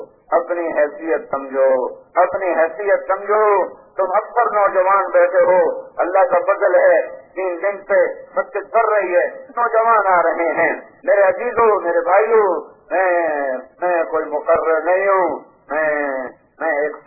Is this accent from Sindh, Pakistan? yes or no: no; Multan, Punjab, Pakistan; میرا ضلع ملتان ہے، 90 سال کے بعد میرے ضلع میں ایمان آیا ہے اور اسلام آیا ہے۔